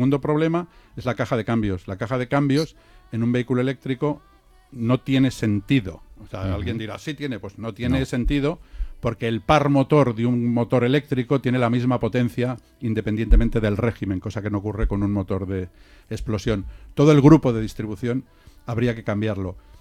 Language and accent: Spanish; Guadalajara, Castilla-La Mancha, Spain; que somos de Guadalajara y somos de tierra de miel.